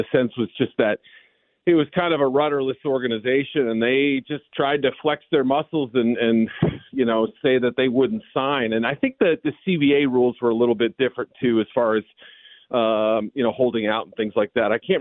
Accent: New England, United States; because I grew up in New England and remember him all too well, unfortunately.

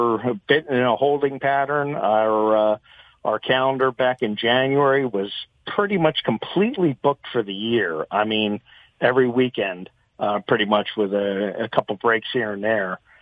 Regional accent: Point Pleasant, New Jersey, United States; I'm your typical shore clam digger. I grew up in Point Pleasant, and you know, a lot of the lyrics and such you know, reflect, you know, the things that have gone on in all of our lives that are used to living in this area.

